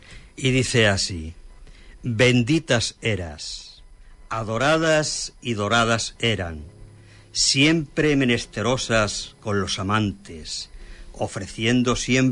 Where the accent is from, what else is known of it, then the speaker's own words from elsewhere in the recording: Andalusia, Spain; un paraíso de Huelva, que es la sierra onubense, sin menos despreciar o menos valorar a otras comarcas